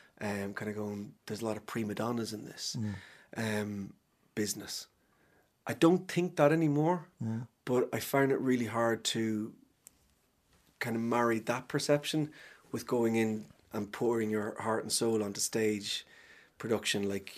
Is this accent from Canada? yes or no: no; Cavan, Ulster, Ireland; when I go home and talk to people who I grew up with in Cavan